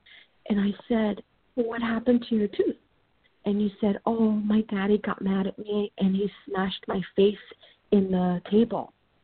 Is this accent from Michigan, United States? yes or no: no; Miami, Florida, United States; also born or lived in New York; I was born in New York, 1966. My parents moved to Miami. I have a brother. I grew up in a very strict household. My parents, my mother was an immigrant from Cuba. My father was from Puerto Rico.